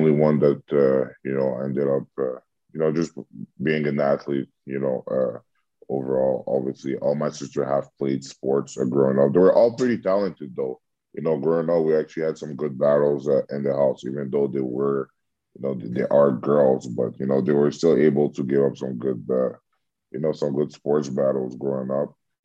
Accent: Montreal, Quebec, Canada; my sisters and I, who were all born and raised here in Montreal.

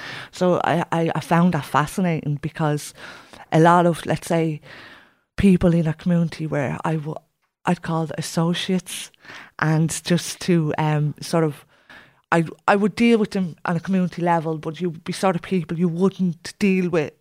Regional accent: Tallaght, Leinster, Ireland; it took away that I'm from Tallaght.

